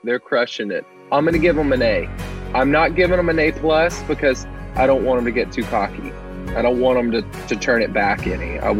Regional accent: Cookeville, Tennessee, United States; So I grew up in Cookeville, Tennessee. I grew up in a church that did not welcome musical instruments into the church.

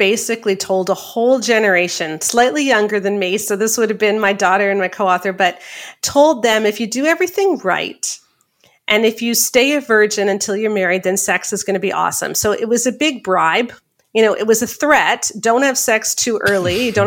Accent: Canada; accent: Canadian; And I'm in Canada. That's why my accent's funny.

